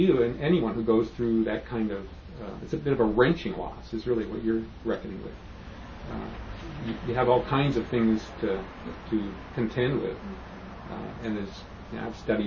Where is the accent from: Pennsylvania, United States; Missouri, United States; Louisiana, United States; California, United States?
California, United States; Petaluma; Sonoma County, which is where we had grown up as kids. I grew up in Petaluma, so I'm very much of a local person.